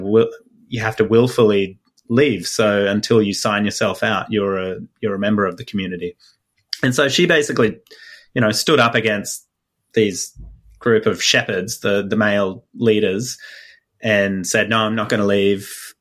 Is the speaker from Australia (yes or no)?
yes; Australia; I'm an Australian based here